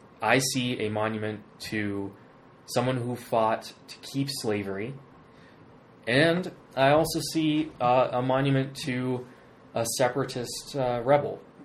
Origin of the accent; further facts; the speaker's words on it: Hawaii, United States; I grew up in Hawaii, so I mean, I'm not north or south.